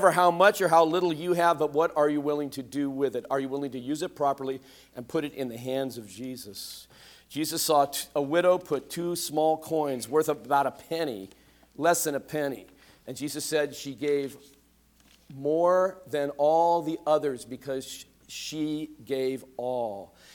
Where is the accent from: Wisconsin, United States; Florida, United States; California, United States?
California, United States; I mean, and, you know, I'm a foreigner, you know, I'm from California.